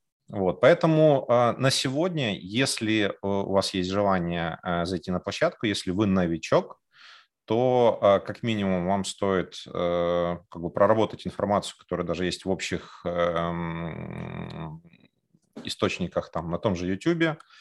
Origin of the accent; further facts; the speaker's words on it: Kyiv, Ukraine; Да, как бы я из Киева